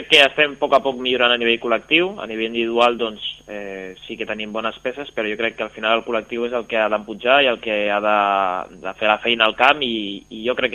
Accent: Sant Pere de Ribes, Catalonia, Spain; also born or lived in China; Jo soc de Sant Pere de Ribes

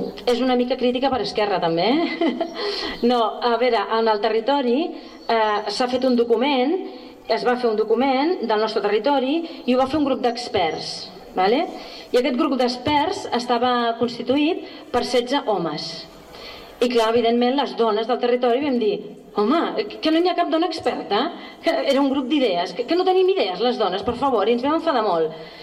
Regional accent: Sitges, Catalonia, Spain; però si això és el meu poble.

